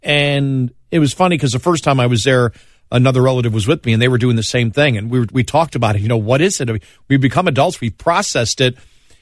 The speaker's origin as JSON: {"language": "English", "town": "Buffalo", "region": "New York", "country": "United States", "tie": "born or raised there", "said": "I grew up in Buffalo, New York, where McKinley was killed."}